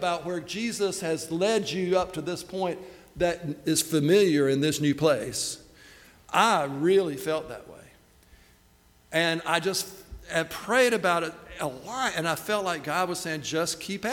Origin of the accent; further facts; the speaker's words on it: Laurel Hill, North Carolina, United States; I'm from Laurel Hill, and it's huge.